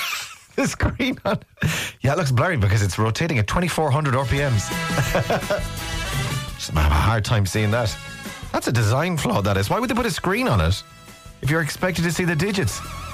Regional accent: Ballina, County Mayo, Ireland; I grew up in Ballina. That's where I grew up. And I learned crick there.

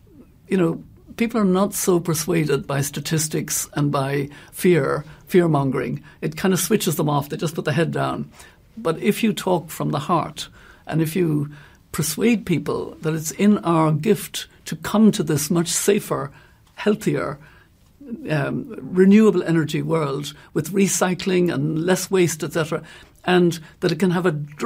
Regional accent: Connacht, Ireland; when I was a child growing up in Mayo

